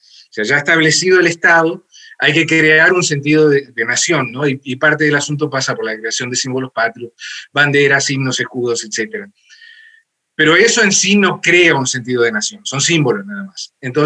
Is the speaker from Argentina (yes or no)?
no; Uruguay; Entonces es difícil decir, pero nosotros somos uruguayos porque esto nos distingue de todos los demás.